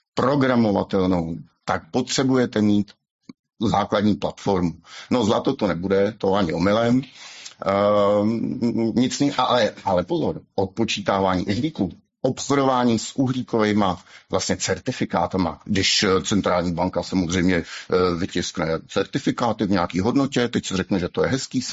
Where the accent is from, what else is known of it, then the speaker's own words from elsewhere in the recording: Hradec Králové, Hradec Králové Region, Czechia; Narodil jsem se a žije v Hradci Králové.